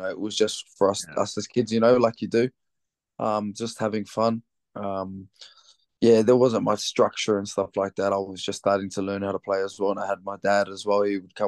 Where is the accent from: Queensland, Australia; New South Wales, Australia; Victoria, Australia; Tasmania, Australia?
New South Wales, Australia; St. Mary's; So I was born and bred in Western Sydney, Australia, in St. Mary's, this place called St. Mary's, and with my mum, my dad, my older sister and two younger brothers, we all grew up together.